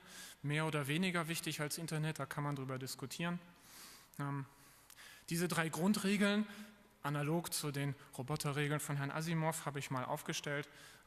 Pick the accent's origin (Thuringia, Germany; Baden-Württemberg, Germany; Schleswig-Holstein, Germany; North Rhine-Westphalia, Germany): Schleswig-Holstein, Germany; Husum; ich komme vom Land, aus Husum, das ist kurz vor der dänischen Grenze.